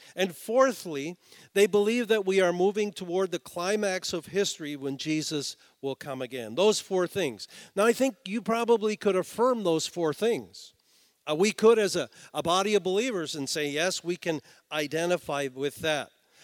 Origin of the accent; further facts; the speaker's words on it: Canada; And my question is, how long will it be before we as Canadian Christians are touched by this tendency?